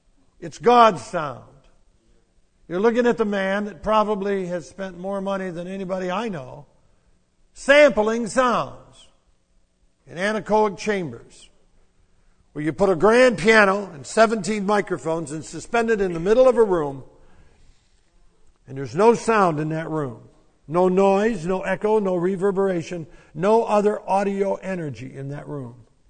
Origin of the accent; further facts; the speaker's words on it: Cleveland, Tennessee, United States; I'm from Cleveland, Tennessee. That's a place. A little bit like Ark City, a little non-important place.